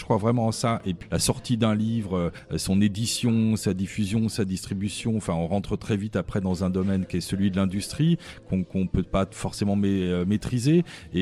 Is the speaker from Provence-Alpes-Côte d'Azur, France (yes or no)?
no; Lyon, Auvergne-Rhône-Alpes, France; Voilà, moi je suis lyonnais et je resterai.